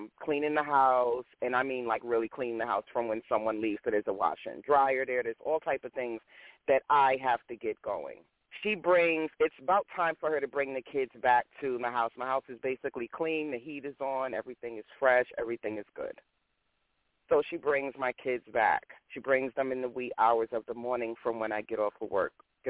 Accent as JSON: {"language": "English", "region": "New York", "country": "United States", "moved": "as an adult", "lives_now": "Roanoke, United States", "said": "I'm originally from New York. I moved to Virginia probably between 2003-2005"}